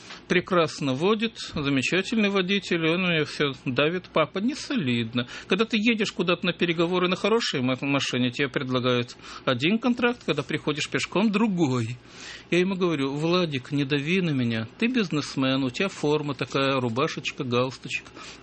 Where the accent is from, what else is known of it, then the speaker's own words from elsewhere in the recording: Odesa, Odesa Oblast, Ukraine; Нет, я одессит, это невозможно.